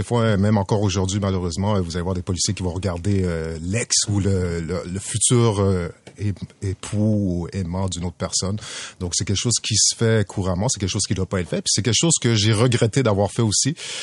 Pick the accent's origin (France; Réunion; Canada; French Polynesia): Canada; Montreal, Quebec; parce que moi, j'ai vécu, j'ai grandi à Montréal-Nord